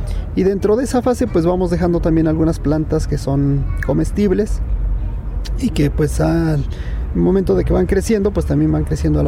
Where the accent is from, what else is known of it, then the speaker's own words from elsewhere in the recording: Álvaro Obregón, Tlaxcala, Mexico; yo soy de Álvaro Obregón, del municipio de Españita, Tlaxcala.